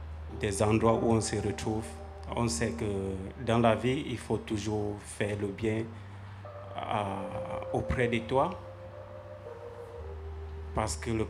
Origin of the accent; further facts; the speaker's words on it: Cameroon; Je suis Camerounais d'origine. Si je peux donner mon avis sur le paradis, je suis déjà chrétienne, catholique, croyant.